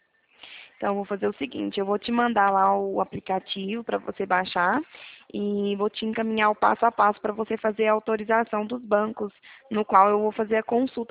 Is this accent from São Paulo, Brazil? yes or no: yes; Santa Bárbara, São Paulo, Brazil; Eu sou de Santa Bárbara.